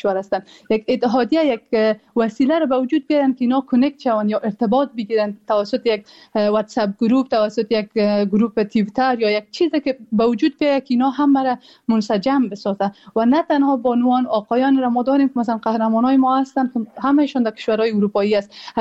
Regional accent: Afghanistan; now in Germany; من به نام افغانستان میخوام بازی کنم

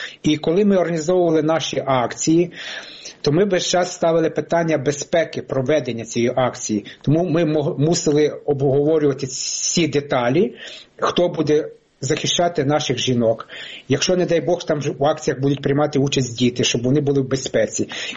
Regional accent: Crimea, Ukraine; ми, кримчани, мобілізувалися

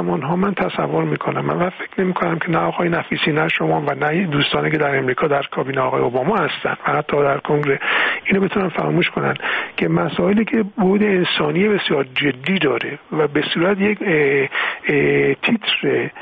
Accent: Iran; به عنوان یک ایرانی

